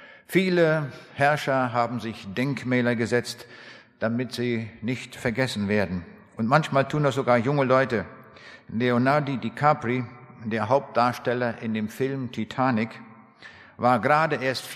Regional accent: Braunschweig, Lower Saxony, Germany; Ich komme aus der Stadt Braunschweig

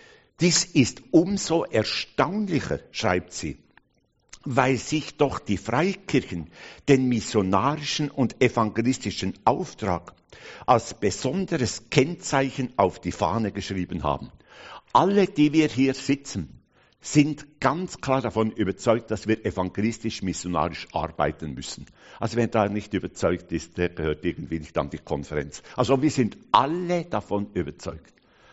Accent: Switzerland; Nun, ich bin Schweizer. Ich komme aus der Schweiz.

